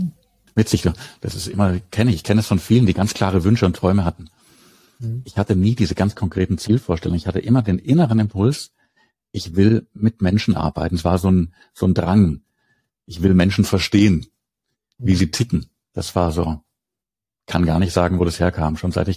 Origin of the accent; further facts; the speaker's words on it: Southern Germany, Germany; Man Mitte der 60er Jahre geboren, auch schon ein paar Jahre alt. Auf dem Land aufgewachsen in Süddeutschland, im weitesten Rahmen, in ganz Süddeutschland. Im kleinen Haushalt, in einem Handwerkermeisterhaushalt.